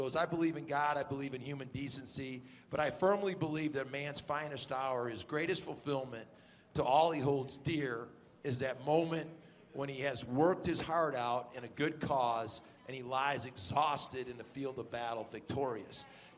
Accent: Wisconsin, United States; But you know, I grew up in Wisconsin. I grew up, and I remember the late 60s. I'm that old.

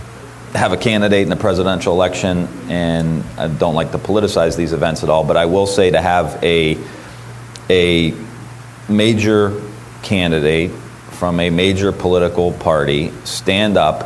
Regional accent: Niles, Ohio, United States; That's my hometown.

